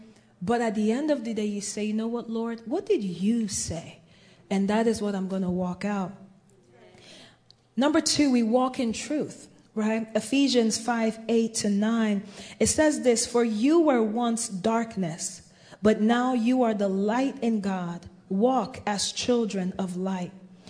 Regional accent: Nigeria; now in United States; Now, I'm from Nigeria, so I've heard all kinds of stories.

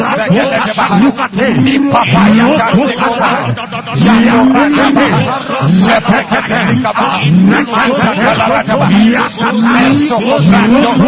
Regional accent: Enugu, Enugu State, Nigeria; I come from Enugu.

